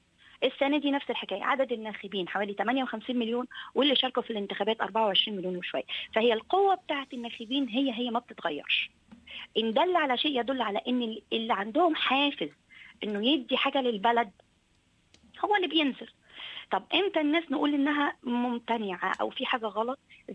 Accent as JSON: {"language": "Arabic", "country": "Egypt", "said": "لأن عندنا في مصر ما كانش فيه مؤسسات"}